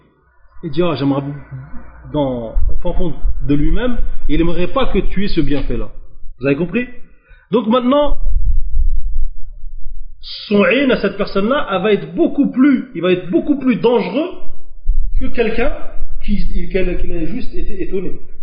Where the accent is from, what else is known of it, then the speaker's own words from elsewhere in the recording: Algeria; Vous savez que là-bas, chez nous, en Algérie, et peut-être dans les autres pays du Maghreb